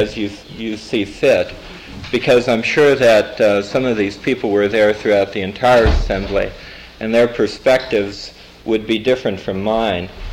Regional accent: New York City, New York, United States; And being a New Yorker, as you can imagine, this is quite an unusual experience for me.

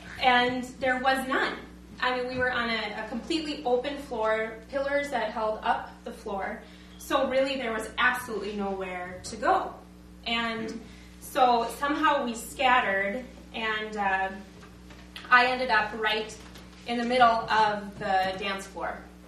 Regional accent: United States; But here we are from North Dakota and Minnesota going, oh, God.

